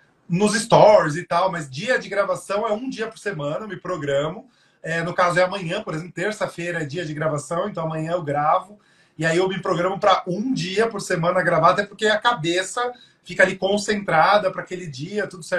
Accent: Guarujá, São Paulo, Brazil; also born or lived in Santos; now in São Paulo, Brazil; Nasci em Santos, morei a minha vida toda, adolescência, começo da vida adulta no Guarujá, e já moro em São Paulo, já vai fazer 12 anos.

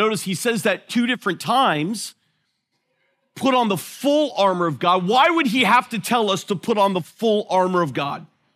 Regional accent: United States; accent: American; and I hope you can understand through my thick American accent

